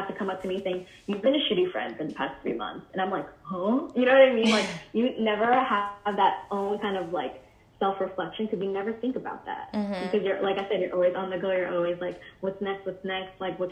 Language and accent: English; New York, United States; some of my friends that have never been to an art gallery who've been born and raised in New York as well